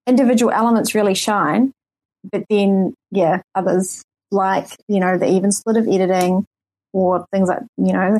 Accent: New Zealand; I was listening to it as a New Zealander who's never had Applebee's

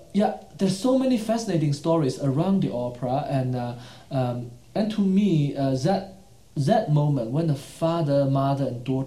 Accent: China; Well, I was growing up in China in the 80s, where, right after the Cultural Revolution

